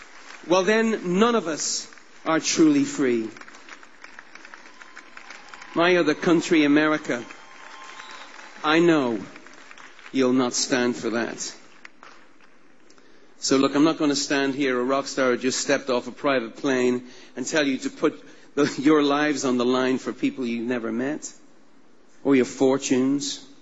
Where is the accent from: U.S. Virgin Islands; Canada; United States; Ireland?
Ireland; as an Irishman who has seen some of these things close up